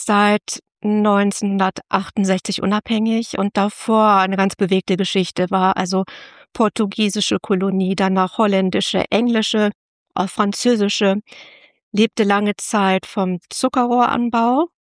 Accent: Germany; Das lag vor allem daran, dass wir gesagt haben, wir sind Deutsche. Das ist nicht unsere Kultur, nicht unsere Sprache.

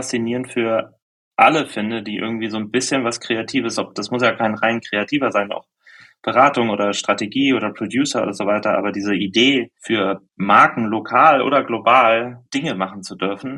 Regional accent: Germany; ich komme aus der Nähe von Hamburg

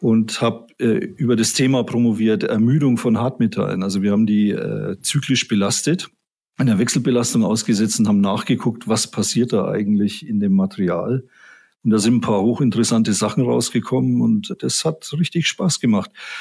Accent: Erlangen, Bavaria, Germany; Ich bin gebürtiger Mittelfranke. Ich komme aus Erlangen. Daher auch Bier. Das erklärt sich dann von selbst sozusagen. Bin da zur Schule gegangen, ganz normal, an ein technisches Gymnasium

